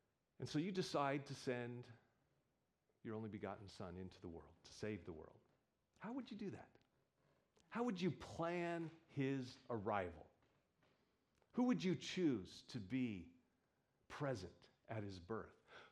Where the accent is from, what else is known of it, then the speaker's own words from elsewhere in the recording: United States; I'm a little ashamed because I'm an American, and we won that war.